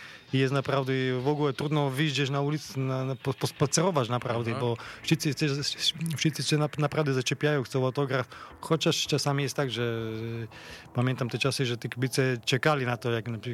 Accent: Slovakia; pochodzę z małej wioski, ze Słowacji, gdzie nie ma nic. Naprawdę są piękne góry

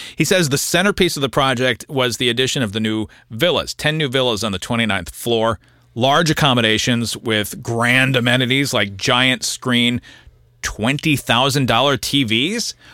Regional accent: Minneapolis, Minnesota, United States; now in New York, United States; He's a current resident of my hometown of Minneapolis, Minnesota.

